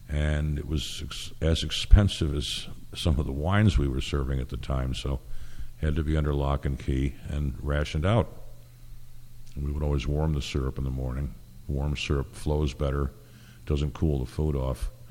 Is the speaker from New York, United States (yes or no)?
yes; New York, United States; because I'm from New York State anyway, it's a given.